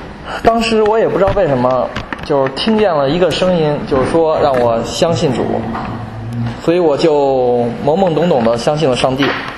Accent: Beijing, China; born there; 1989年的金秋，我出生于中国北京。

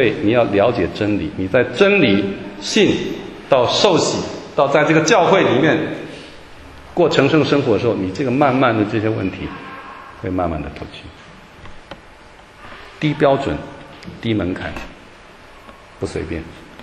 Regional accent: Taiwan; accent: Taiwanese; 我虽然带有台湾口音，但你听得我讲中文是吗？

